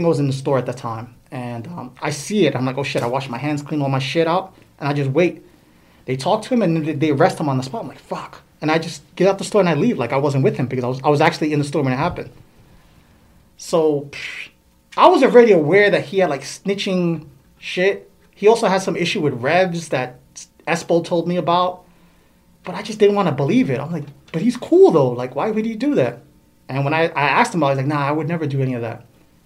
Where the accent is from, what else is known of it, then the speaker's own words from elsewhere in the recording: Bronx, New York, United States; And so growing up in the Bronx, once you say you're Ecstasy or YKK, I didn't want anything to do with those people.